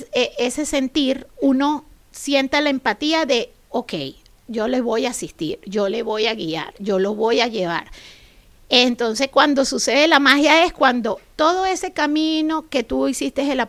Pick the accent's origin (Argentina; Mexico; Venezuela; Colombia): Venezuela; En mi país, en Venezuela, era agente de seguros durante 6 años